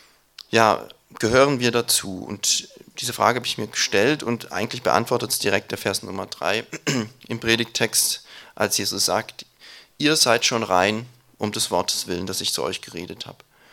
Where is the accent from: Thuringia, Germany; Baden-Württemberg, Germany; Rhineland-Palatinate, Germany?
Baden-Württemberg, Germany; Ich bin im Schwarzwald aufgewachsen, da hat man damit gar nichts am Hut.